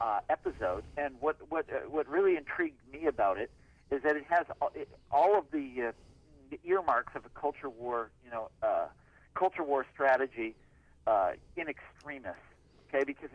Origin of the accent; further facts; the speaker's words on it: Kansas, United States; And it turns out my home state of Kansas was just perfect for these purposes